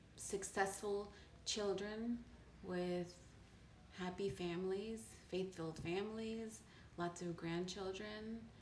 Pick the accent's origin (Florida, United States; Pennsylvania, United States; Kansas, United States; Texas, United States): Florida, United States; Miami; also born or lived in Baton Rouge; I grew up here in Miami, Florida.